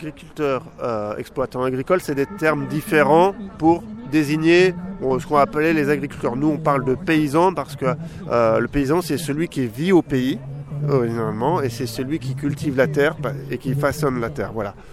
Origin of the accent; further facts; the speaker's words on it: Auvergne-Rhône-Alpes, France; Alors moi je suis de Savoie